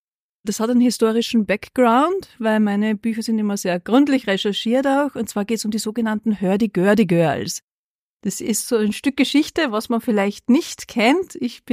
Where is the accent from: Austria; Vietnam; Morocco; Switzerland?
Austria; Gallneukirchen, Upper Austria; now in Linz, Austria; ich komme natürlich aus Oberösterreich, genauer gesagt aus dem Müllviertel. Ich bin in Gallnerkirchen aufgewachsen, bis mich die Liebe nach Linz geführt hat, wo ich bis heute wohne.